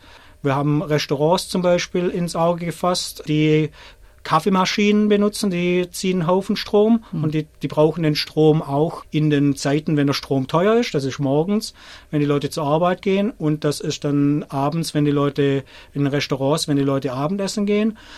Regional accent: Rottweil, Baden-Württemberg, Germany; accent: Swabian; Ja, ich komme aus Rottweil. Das ist für alle, die nicht aus der Gegend kommen, das ist so auf halbem Weg zwischen Stuttgart und Bodensee.

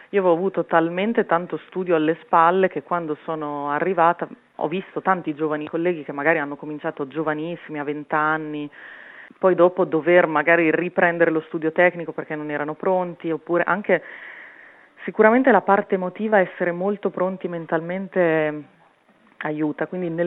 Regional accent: Emilia-Romagna, Italy; born there

